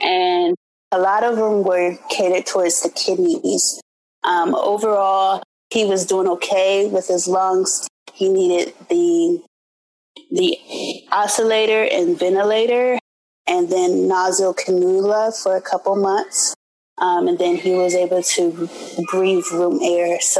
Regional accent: Columbus, Ohio, United States; I was gravitating towards Cincinnati because I'm originally from Columbus, Ohio.

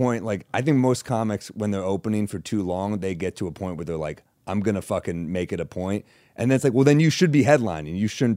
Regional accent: New York, United States; I grew up in New York. So it's weird. The thing about growing up there and starting there is that people see you when you suck.

